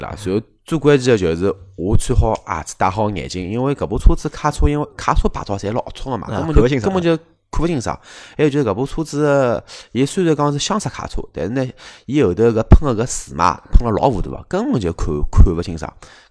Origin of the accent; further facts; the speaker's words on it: China; 我只晓得我是中国人，我打110是没问题的。